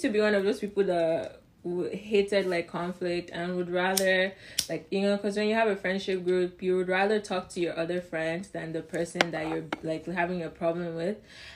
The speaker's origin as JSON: {"language": "English", "country": "Nigeria", "lives_now": "Toronto, Canada", "said": "And I live in Toronto. I'm a Nigerian."}